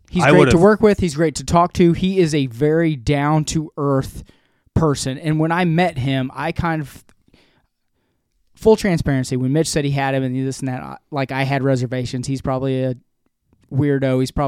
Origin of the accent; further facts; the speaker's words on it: Blue Springs, Missouri, United States; yeah, I'm from Blue Springs. It's like the first thing out of my mouth.